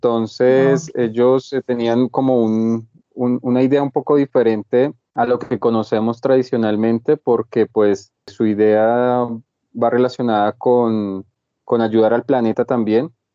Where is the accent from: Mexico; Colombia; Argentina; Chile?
Colombia; Facatativá, Cundinamarca; born there; moved away as an adult; now in Bogotá, Colombia; nací en Facatativá. Más o menos a los 20, 21 años me trasladé a Bogotá por un sueño de estudiar cocina